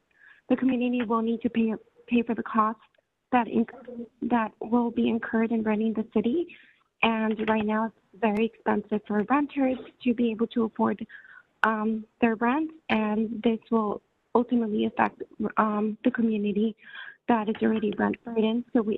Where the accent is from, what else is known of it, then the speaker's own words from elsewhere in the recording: East Los Angeles, California, United States; I was raised in East LA, now work in the East LA community.